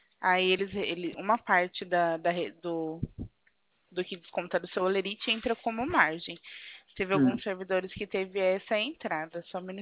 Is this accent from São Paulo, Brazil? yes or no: yes; Jundiaí, São Paulo, Brazil; eu sou de Jundiaí.